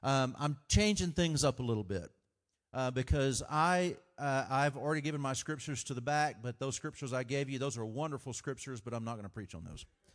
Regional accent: Texas, United States; This is my first time in Ohio. So, I mean, born and raised in Texas. Go Cowboys.

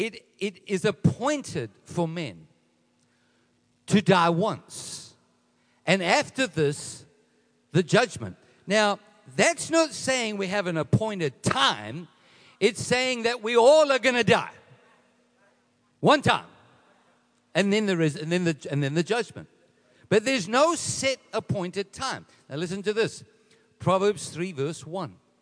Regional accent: Edenvale, Gauteng, South Africa; This is where we grew up. Jill and I grew up in Edenvale. That's where we went to school, Edenvale High School.

